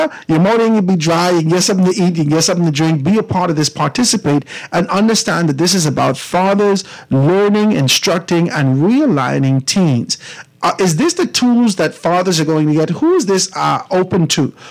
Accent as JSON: {"language": "English", "region": "Grand Bahama", "country": "Bahamas", "tie": "born or raised there", "said": "All the way from Grand Bahama, being able to assist you, being able to do these things."}